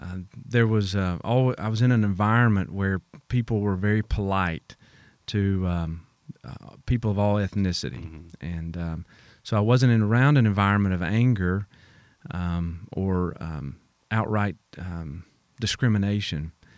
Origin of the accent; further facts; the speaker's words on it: Tullahoma, Tennessee, United States; I'm from Tullahoma, Tennessee, originally, just south of Nashville